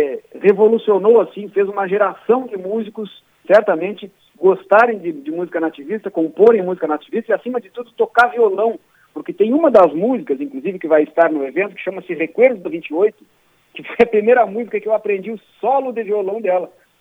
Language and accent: Portuguese; Bagé, Rio Grande do Sul, Brazil; O meu primeiro festival foi em 1985, lá na minha cidade, Bagé